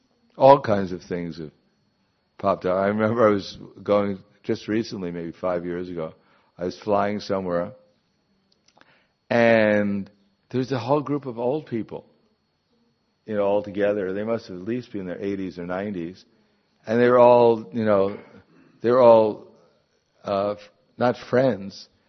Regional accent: Brooklyn, New York, United States; I remember when I grew up in Brooklyn, which nowadays doesn't exactly look like when I grew up.

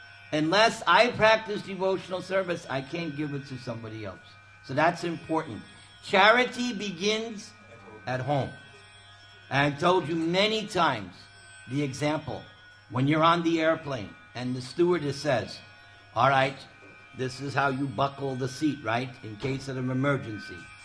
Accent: New York, United States; I know, I'm from New York. It smells like hell.

